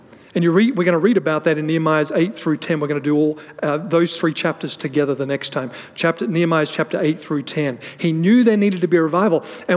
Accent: Australia; North America, my home country of Australia, New Zealand, and Great Britain and others.

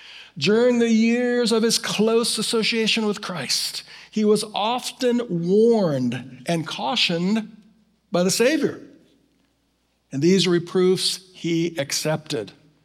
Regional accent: Florida, United States; I'm from Florida originally.

